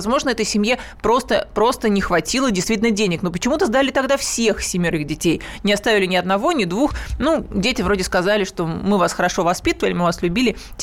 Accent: Moscow, Russia; now in Kaliningrad, Russia; я живу в Москве

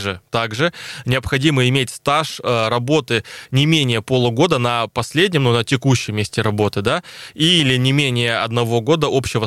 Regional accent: Crimea, Ukraine; я родился в Крыму.

